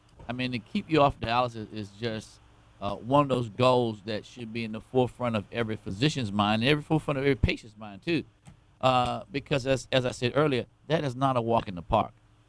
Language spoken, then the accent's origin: English; Louisiana, United States; And I'm from Louisiana.